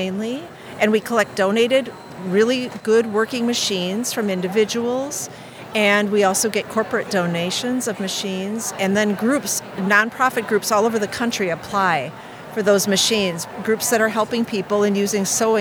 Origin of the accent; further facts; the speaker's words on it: Madison, United States; So I began collecting sewing machines in my hometown of Madison, and the machines kept rolling